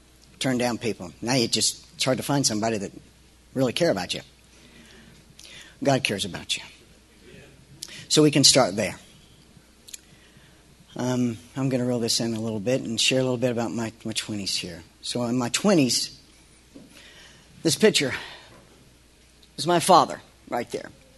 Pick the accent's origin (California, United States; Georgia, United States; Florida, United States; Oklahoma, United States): Georgia, United States; Alpharetta; I grew up in Alpharetta, the rest of my growing in Alpharetta.